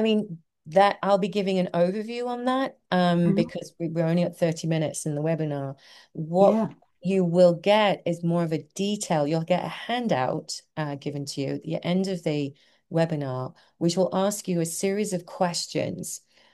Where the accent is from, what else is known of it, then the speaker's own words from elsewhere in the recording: London, United Kingdom; moved away as an adult; now in United States; I think when I came to America from London, I had my sister here and my husband at the time, and I didn't know anyone else.